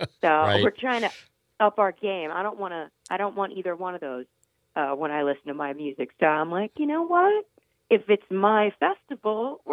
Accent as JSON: {"language": "English", "town": "Clearwater", "region": "Florida", "country": "United States", "tie": "born or raised there", "said": "It's about an hour south of my hometown of Clearwater, St. Petersburg."}